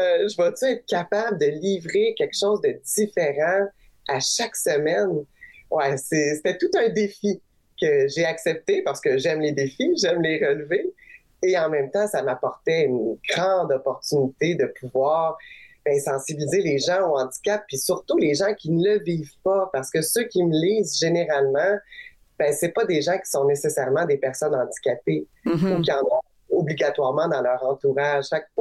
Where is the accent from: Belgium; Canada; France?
Canada; Saint-Hyacinthe, Quebec; born there; Moi, je suis née à Saint-Hyacinthe